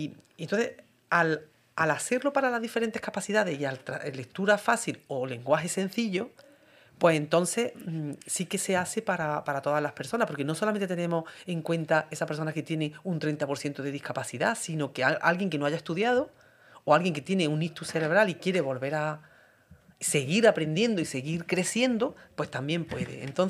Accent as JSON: {"language": "Spanish", "town": "Montalbán de Córdoba", "region": "Andalusia", "country": "Spain", "said": "Yo soy de pueblo, de Montalbán de Córdoba, y a mí me gustaría darle muchísimo más a mi pueblo"}